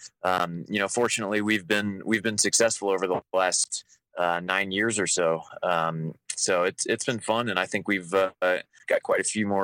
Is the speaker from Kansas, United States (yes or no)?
yes; Kansas, United States; Let me correct you real quick there. I'm actually from the Kansas side, so.